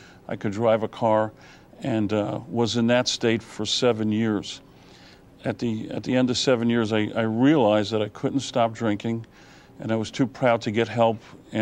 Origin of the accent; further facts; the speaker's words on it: Brooklyn, New York, United States; Well, growing up in Brooklyn, I remember getting beat up because because us Jews, we killed their God.